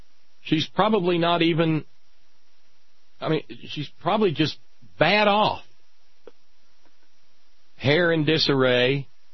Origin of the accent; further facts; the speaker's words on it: Louisiana, United States; now in Monroe, United States; I moved here because it's more progressive than my hometown, also in Northeast Louisiana.